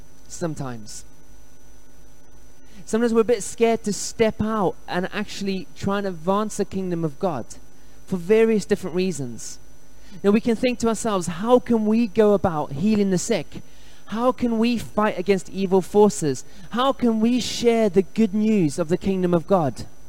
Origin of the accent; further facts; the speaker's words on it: South Africa; I grew up in South Africa, and in South Africa, there's lots of different languages spoken.